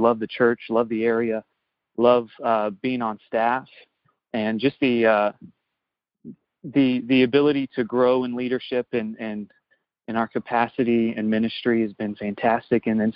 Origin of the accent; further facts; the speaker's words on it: Florida, United States; now in Bentonville, United States; So born and raised in Florida and started kids ministry when I was about 14 or 15, because that was the cool thing to do.